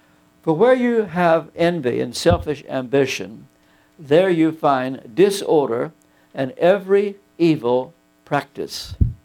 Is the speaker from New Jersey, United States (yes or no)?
no; Pennsylvania, United States; First, I'm not from Texas. I'm from Pennsylvania.